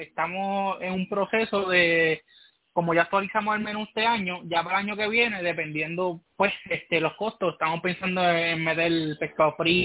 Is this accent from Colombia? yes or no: no; Cabo Rojo, Puerto Rico; yo soy de Cabo Rojo, exactamente de la carretera 103, que era la carretera vieja cuando no había número 100, cerca de Cuatro Tiendas.